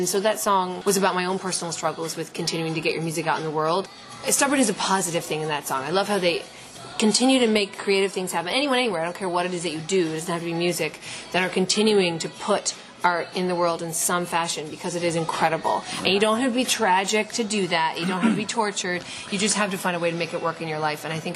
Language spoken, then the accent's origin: English; Paradise, Newfoundland and Labrador, Canada; I grew up in Paradise, actually, which is just like a half hour outside St. John's